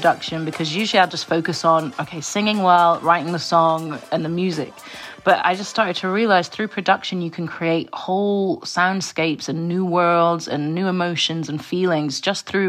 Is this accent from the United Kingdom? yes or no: yes; Scotland, United Kingdom; my father's from Zambia, my mom's from England. I grew up in Scotland